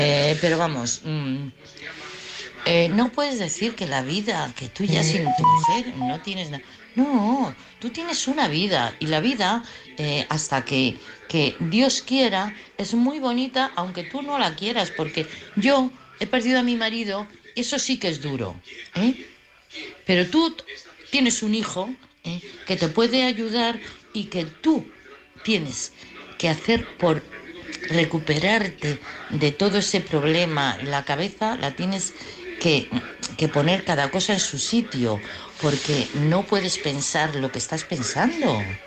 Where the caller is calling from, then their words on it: Madrid, Community of Madrid, Spain; de Madrid.